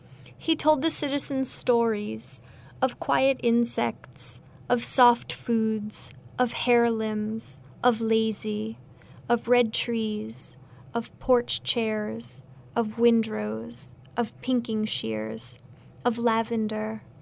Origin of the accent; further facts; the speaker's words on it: Lowell, Massachusetts, United States; also born or lived in Russia / London / Barcelona / Athens, Georgia; I'm from Lowell, Massachusetts. I grew up in a Polish-American family, which prompted my interest in Russian in college and graduate school. I've lived in Russia and London and Barcelona.